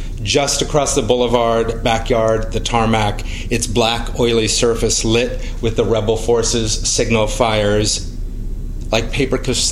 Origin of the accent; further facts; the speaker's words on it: California, United States; also born or lived in New York City; I grew up in California and touched a car like once in New York City, in 15 years in New York City, and I'm still not used to it.